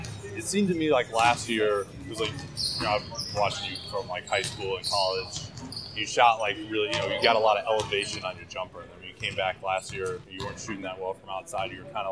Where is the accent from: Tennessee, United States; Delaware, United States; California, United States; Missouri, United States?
California, United States; I'm from the Bay Area, but I'm not here.